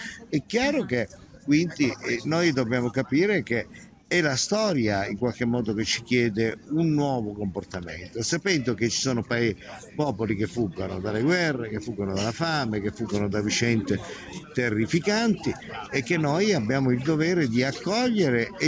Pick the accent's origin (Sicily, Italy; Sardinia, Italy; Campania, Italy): Sicily, Italy; noi siamo siciliani, e se vediamo che c'è una mano che viene dal mare è perché uno sta affondando